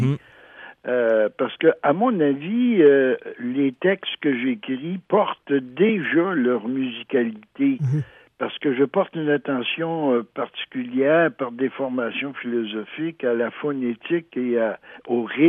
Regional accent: Val-d'Or, Quebec, Canada; born there; comme je suis né à Val-d'Or, en Abitibi, quand je sortais par la porte d'en arrière, je grimpais tout de suite dans un arbre.

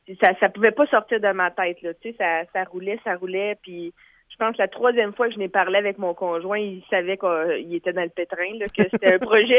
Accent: Lac-Sainte-Marie, Quebec, Canada; je suis native du Lac-Sainte-Marie, puis j'ai toujours voulu réinvestir dans ma région

